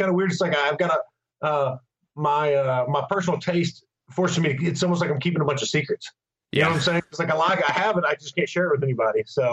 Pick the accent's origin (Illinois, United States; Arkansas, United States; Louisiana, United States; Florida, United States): Arkansas, United States; Conway; I grew up in Conway, Arkansas.